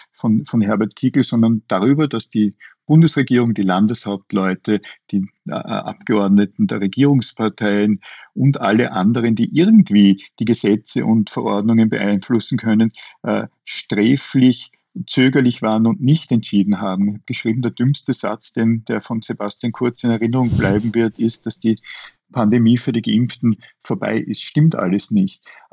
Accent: Ebensee, Upper Austria, Austria; in Wien oder in meiner Heimatgemeinde Ebensee

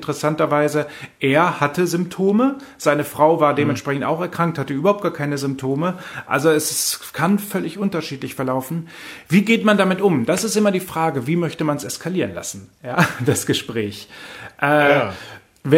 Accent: Germany; Gerade als Deutscher dazwischen, der beides mitkriegt, lernt man sehr schnell auf einmal, dass viele Dinge, die wir in Deutschland als toll erachten, dann gar nicht toll sind

